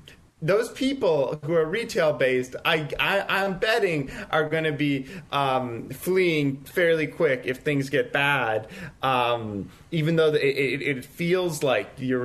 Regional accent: Rochester, New York, United States; So they're actually from my hometown of Rochester, New York.

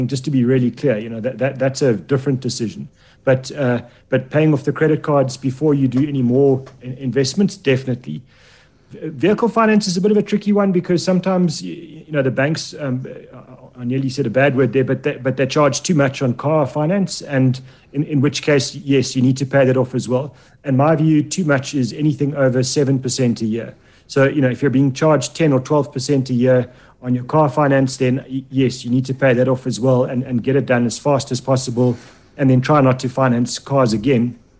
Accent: South Africa; So, you know, as a South African, you put your money in America thinking you've done a great job for your future generations.

